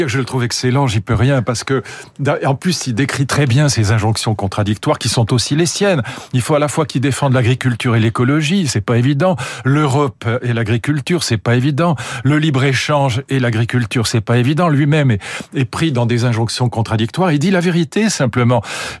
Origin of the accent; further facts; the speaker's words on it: Fontenay-Saint-Père, Île-de-France, France; J'ai passé toute mon enfance dans à Fontenay-Saint-Père-Sénéoise. Bon, c'était le Moyen-Âge à l'époque.